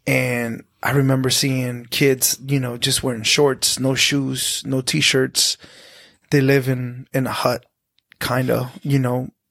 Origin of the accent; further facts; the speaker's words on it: Lambaré, Central, Paraguay; I was born in Lambaré. That's like a suburb of Asunción in Paraguay.